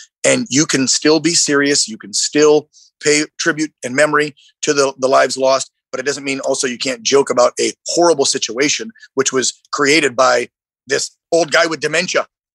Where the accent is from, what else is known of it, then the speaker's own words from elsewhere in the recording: Ohio, United States; Look, do you remember just a few weeks back when the lightning hit in Toledo, Ohio, near my hometown, that George Floyd memorial?